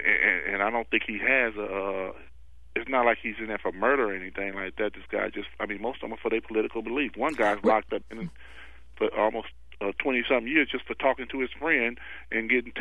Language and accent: English; California, United States; I'm from Los Angeles County, which is like most of those men that's locked up in those isolation units.